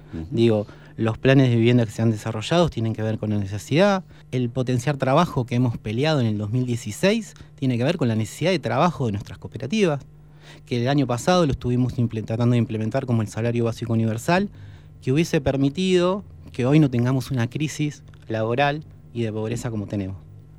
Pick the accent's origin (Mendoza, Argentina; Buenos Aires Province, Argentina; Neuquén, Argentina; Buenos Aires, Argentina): Neuquén, Argentina; Chos Malal; Yo soy de Chosmalal